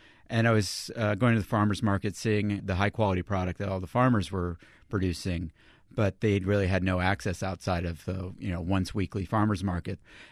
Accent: West Virginia, United States; moved away as an adult; also born or lived in New Orleans, United States / Chicago, United States; No, I'm originally from West Virginia. I moved to New Orleans in the 90s to go to Tulane for undergrad.

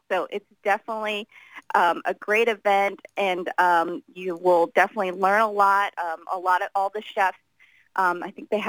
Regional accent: Jacksonville, Florida, United States; Growing up in Jacksonville, I always thought of myself as an American, honestly. I'm born and raised in Jacksonville, and I really didn't start connecting with my Filipino side until I got older.

